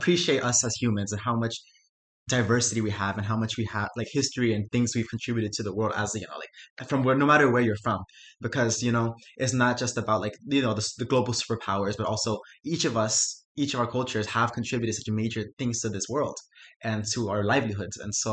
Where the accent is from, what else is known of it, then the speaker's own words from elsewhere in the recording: Miami, Florida, United States; As I said, I was born and raised in Miami.